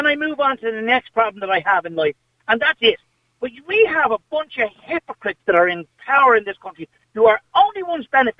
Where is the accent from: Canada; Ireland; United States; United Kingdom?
Ireland; I'm actually not proud of being Irish anymore because of the way our country is ran by fools.